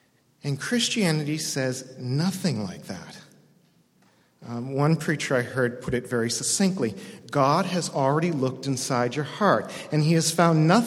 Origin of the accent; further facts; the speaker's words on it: United States; now in Canada; I'm originally from the States, and I'm living in your fine country, doing doctoral work in the Old Testament at Wycliffe.